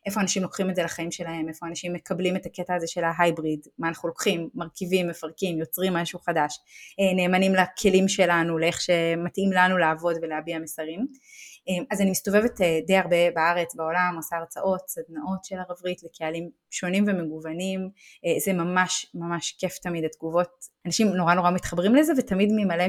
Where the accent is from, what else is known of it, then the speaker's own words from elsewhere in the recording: Haifa, Haifa District, Israel; אז יש את הקרקע של העץ, שזה, אתה יודע, חיפה, איפה שגדלתי, ישראל וכו וכו